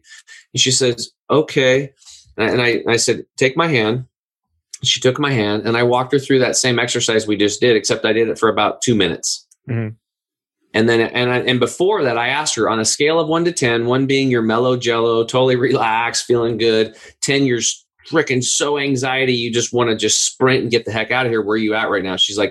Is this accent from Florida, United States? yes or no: no; Oregon, United States; Now, I grew up over in Eastern Oregon, hunting, fishing, redneck, making fun of vegetarians, doing all that stuff, tree cutters, you know, and all that.